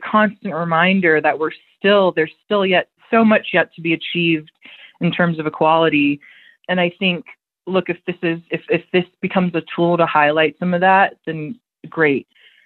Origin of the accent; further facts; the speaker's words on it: United States; I'm an American, so American producers produce the film.